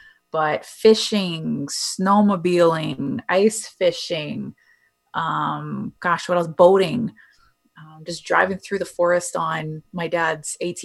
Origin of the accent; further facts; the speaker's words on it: Ontario, Canada; now in Calgary, Canada; I was born and raised in Northern Ontario. Snow was just a part of my life.